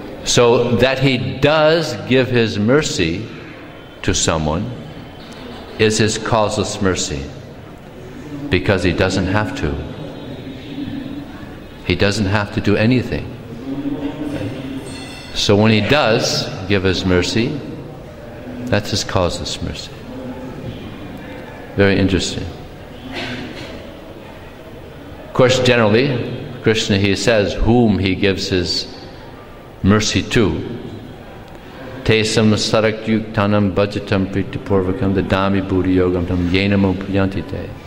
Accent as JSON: {"language": "English", "town": "Miami", "region": "Florida", "country": "United States", "tie": "born or raised there", "said": "We grew up in Miami together."}